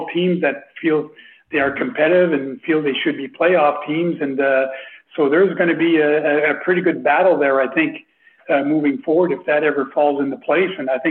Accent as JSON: {"language": "English", "country": "Canada", "tie": "born or raised there", "said": "growing up in Canada and being a Canadian"}